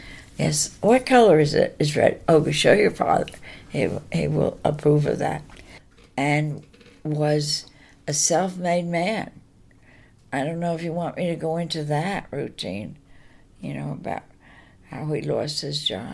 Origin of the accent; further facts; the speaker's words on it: Spring Valley, New York, United States; also born or lived in Hackensack, New Jersey; And I was born in Hackensack, New Jersey. Then I lived in Spring Valley until I was married.